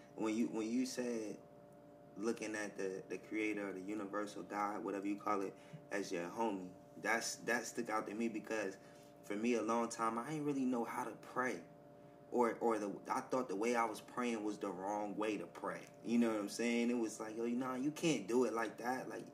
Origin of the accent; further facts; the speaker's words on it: East Orange, New Jersey, United States; I'm from East Orange, New Jersey.